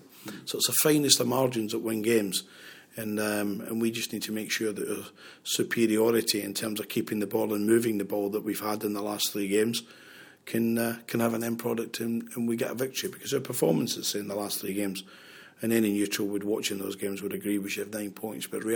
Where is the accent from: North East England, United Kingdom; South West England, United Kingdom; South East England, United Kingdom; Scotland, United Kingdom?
Scotland, United Kingdom; Glasgow; born or raised there